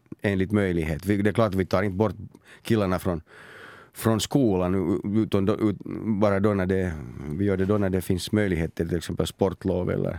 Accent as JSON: {"language": "Swedish", "town": "Helsinki", "region": "Uusimaa", "country": "Finland", "tie": "born or raised there", "said": "Ja, vi bodde på ett annat ställe på Drumsö före det, men sedan jag var 5 så bodde vi just där var jag har mitt ställe nu också."}